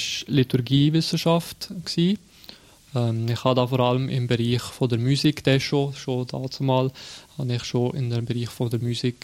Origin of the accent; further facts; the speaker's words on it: Sion, Valais, Switzerland; now in Fribourg, Switzerland; Ja, also ich bin schon Walliser, ja. Ich bin in Sitten aufgewachsen, habe das Brigg Kollegium gemacht. Nachher bin ich auf Freiburg gegangen, habe da Theologie studiert, 5 Jahre. Und dann bin ich auf Luzern, habe da Kirchenmusik gemacht, 3 Jahre lang.